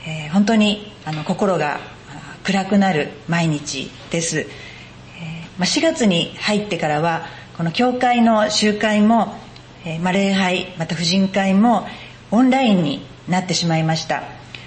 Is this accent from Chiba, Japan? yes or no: yes; Chiba, Japan; also born or lived in Nerima; 出身は練馬で生まれたんですけれども、小さい時に千葉市に引っ越してまいりました。